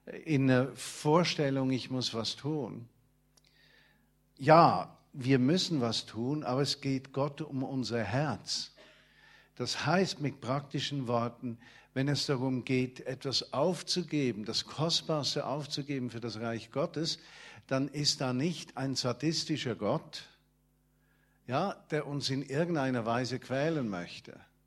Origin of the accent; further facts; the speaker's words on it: Switzerland; Zum Beispiel, ich bin ja Schweizer, nicht?